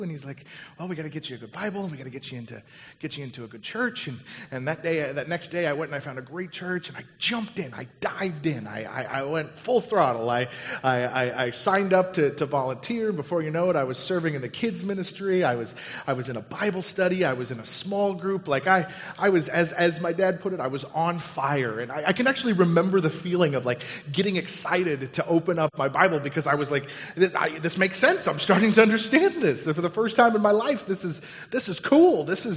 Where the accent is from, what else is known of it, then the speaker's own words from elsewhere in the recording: Colorado, United States; I grew up in Colorado, and in 1993, my life was forever changed when the Colorado Rockies came into play.